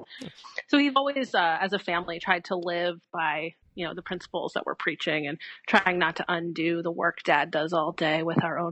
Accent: Pennsylvania, United States; I grew up mostly in Delaware, Montgomery counties. I went to Perkiomen Valley Schools in Montgomery County

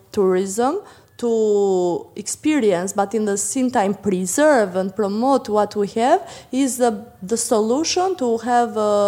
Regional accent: Berat, Berat County, Albania; English is a second language; I'm from Berat, which is a UNESCO protected site

